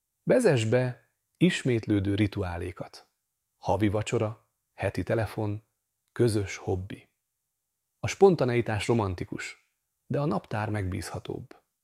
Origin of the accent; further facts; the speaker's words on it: Hungary; Tudom, magyarok vagyunk, és nálunk a szeretetet inkább pörköltel és aggódással fejezzük ki, mint szavakkal.